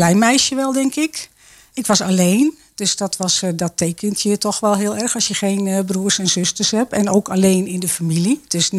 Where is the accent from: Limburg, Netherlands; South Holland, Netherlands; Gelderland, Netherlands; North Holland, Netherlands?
Gelderland, Netherlands; Nijkerk; also born or lived in Amersfoort; now in Zeewolde, Netherlands; Ik ben geboren in Amersfoort, maar daar was ik maar kort, 2 weken in het ziekenhuis. En toen met mijn ouders heb ik in Nijkerk gewoond. Tot mijn 33ste